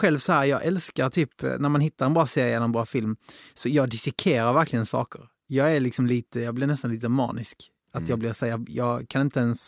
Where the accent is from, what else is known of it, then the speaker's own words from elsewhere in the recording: Helsingborg, Skåne, Sweden; now in Stockholm, Sweden; Jag är från Helsingborg, så alla där började ju såklart höra av sig.